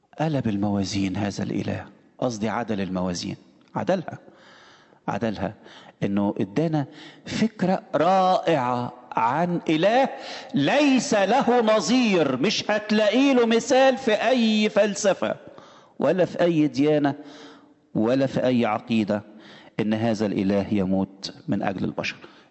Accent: Egypt; وعندنا في مصر بيقولك احنا مستعدين نموت

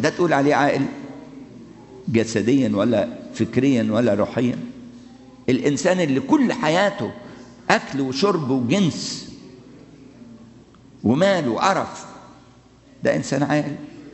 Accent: Egypt; المصيبه اللي حصلت عندنا في مصر، الشهداء ولادنا الشباب مسيحيين ومسلمين

